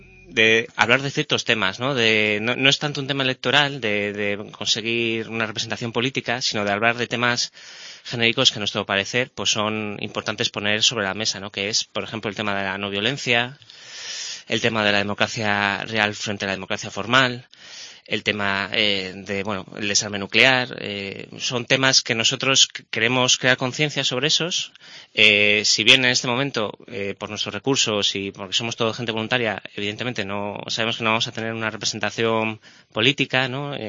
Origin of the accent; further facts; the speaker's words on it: Santander, Cantabria, Spain; Mi madre es menorquina y mi padre es de León y yo nací en Santander. Y bueno, pues aquí me he criado, estudié aquí.